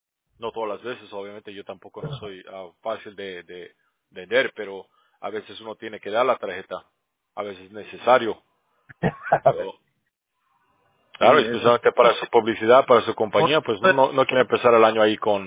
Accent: Cochabamba, Bolivia; now in United States; No, yo soy boliviano. Porque yo estoy en California

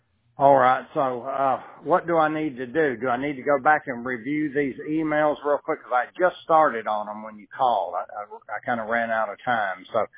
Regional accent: Athens, Texas, United States; Can they do it by radius of my hometown here?

